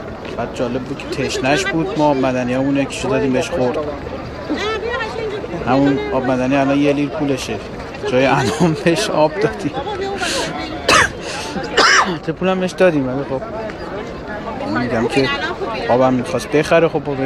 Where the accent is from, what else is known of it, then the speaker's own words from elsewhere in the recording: Yazd, Iran; چون ما هم یزدی هستیم